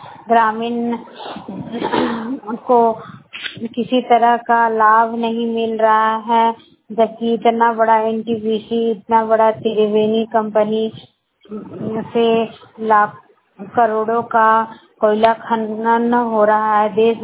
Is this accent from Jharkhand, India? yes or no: yes; Barkagaon, Jharkhand, India; हजारीबाग जिला से बड़कागांव प्रखंड की रहने वाली हूँ